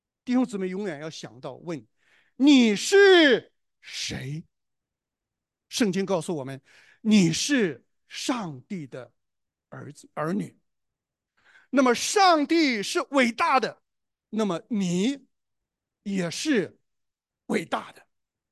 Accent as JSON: {"language": "Chinese", "country": "China", "said": "当我们提到这个名字的时候，我们中国人的脑筋里边，我小的时候啊，一提到上帝"}